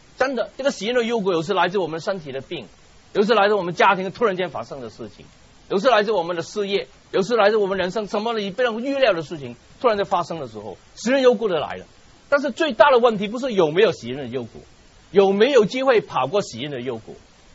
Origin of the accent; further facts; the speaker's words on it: Hong Kong; first language Cantonese; Chinese is a second language; 我们南方香港都有这个习惯。那个以后那么就把它放在瓦器，我们叫做我们广东话叫做金塔嘛